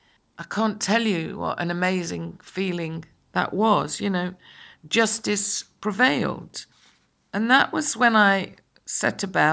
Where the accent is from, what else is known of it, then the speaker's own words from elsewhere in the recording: Derby, East Midlands, United Kingdom; born there; I went to a grammar school. I was born in Derby. I come from a humble background, but a very solid background.